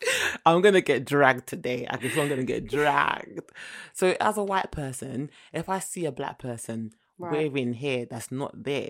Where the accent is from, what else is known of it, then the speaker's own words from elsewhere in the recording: Jamaica; As a Jamaican myself, I just thought, you know what?